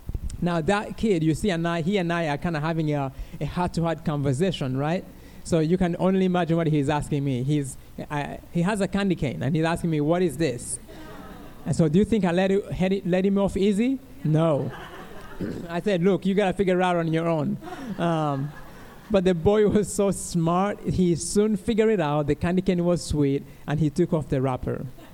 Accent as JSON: {"language": "English", "country": "Rwanda", "also_born_or_lived": "Minnesota", "moved": "yes", "lives_now": "North Carolina, United States", "said": "So I came from Rwanda, where I had never seen 55 degrees, anything colder than 55 degrees. And I went to Minnesota. Yeah, Minnesota. Yeah. To this day, I currently live in North Carolina"}